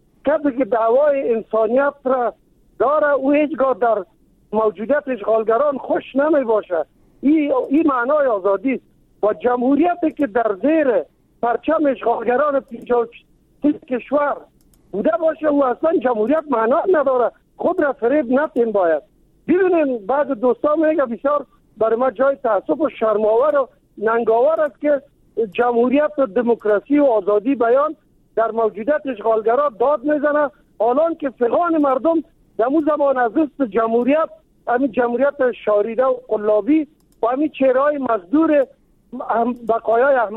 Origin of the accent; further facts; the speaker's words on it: Kabul, Afghanistan; من از کابل هستم، یعنی و در قوم تاجک ولی مسلمان افغان دوست